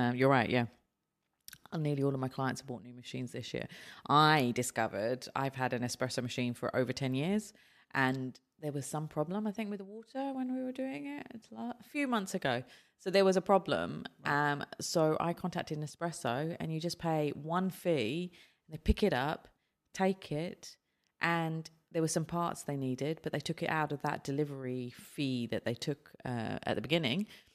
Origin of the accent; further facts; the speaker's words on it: United Kingdom; But I'm British. I like a bit of coffee and tea.